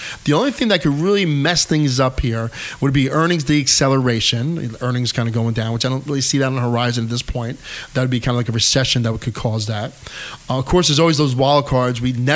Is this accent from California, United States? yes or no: no; New York, United States; I grew up in Hudson Valley. I live in Hudson Valley. I will retire in Hudson Valley. So we're right here. And actually, I grew up not too far from Peekskill, New York, where WHUD started.